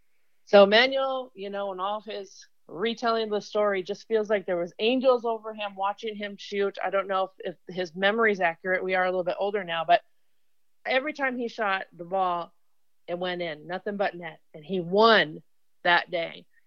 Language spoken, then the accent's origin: English; Midwest, United States; and I'm from the Midwest.